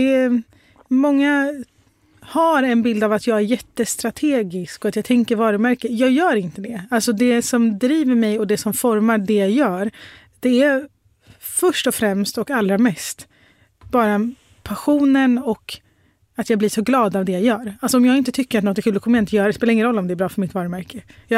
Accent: Sweden; born there; Jag är liksom född i Sverige, men jag har utländsk bakgrund. Man ser på mig att jag är muslim.

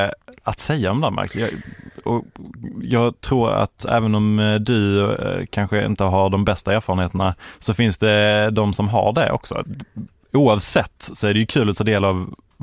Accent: Skåne, Sweden; now in Copenhagen, Denmark; Jag är ju uppvuxen i Skåne, så det är ju ganska nära dit. Och har ju åkt över väldigt många gånger. Varit i, tills dess att jag flyttade hit i Köpenhamn

